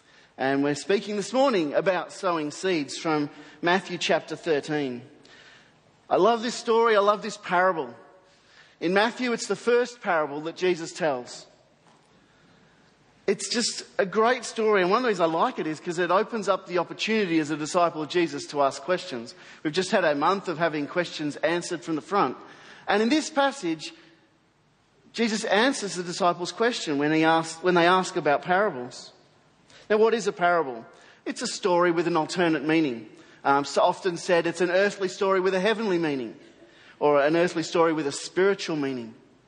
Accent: Melbourne, Victoria, Australia; I'm from Melbourne, Australia

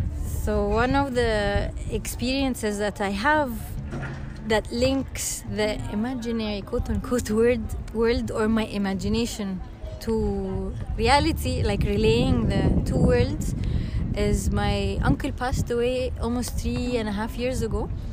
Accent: Egypt; and I'm from Egypt.

